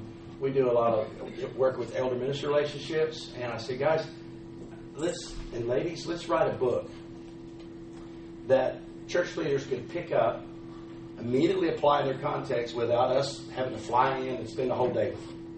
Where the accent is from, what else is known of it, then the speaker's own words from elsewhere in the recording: Texas, United States; I'm from Texas, you think I'm smarter than that.